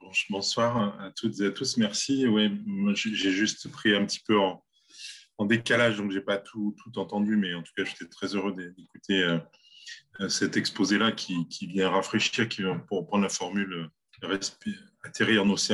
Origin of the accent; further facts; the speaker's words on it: Lyon, Auvergne-Rhône-Alpes, France; puisque je suis lyonnais aussi